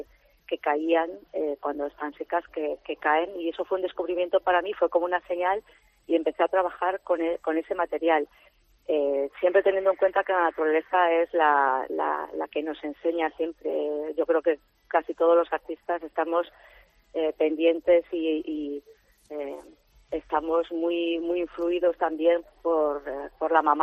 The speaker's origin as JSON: {"language": "Spanish", "town": "Herrera de Pisuerga", "region": "Castile and León", "country": "Spain", "tie": "born there", "also_born_or_lived": "Madrid", "lives_now": "Málaga, Spain", "said": "En realidad nací allí, en Herrera de Pisuerga, pero luego estuve viviendo muchos años en León, después muchos años haciendo la carrera también en Madrid y decidí que quería estar cerca del mar. Entonces la mejor opción era Málaga, sin duda."}